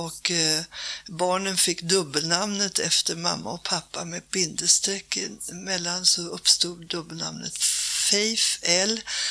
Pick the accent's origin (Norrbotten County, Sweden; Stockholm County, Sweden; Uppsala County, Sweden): Stockholm County, Sweden; Stockholm; Jag är född och uppväxt i Stockholm, mitt i Stockholm vid Kungsgatan, Sveavägen.